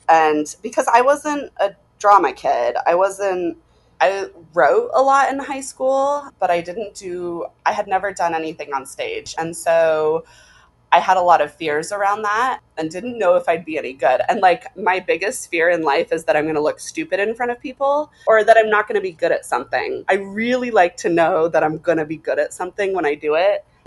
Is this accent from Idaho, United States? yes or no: yes; Boise, Idaho, United States; I'm from Boise, which is the big town.